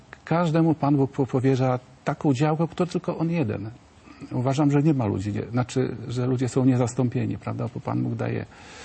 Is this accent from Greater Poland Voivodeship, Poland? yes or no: yes; Poznań, Greater Poland Voivodeship, Poland; my z Poznania, obecnie mieszkamy w Poznaniu.